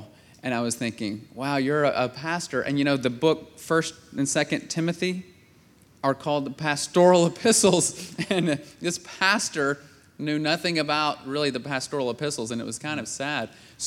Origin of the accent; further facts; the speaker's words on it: United States; We can't get into those countries because we're from the States, but they can.